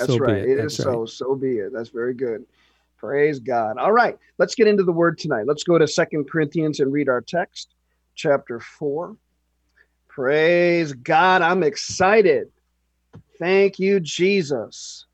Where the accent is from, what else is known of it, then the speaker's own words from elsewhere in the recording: United States; now in Toronto, Canada; my wife and I are American. We're from the United States. We've been here in Canada for 10 years, serving the Lord, pastoring Word of Faith Church in Toronto.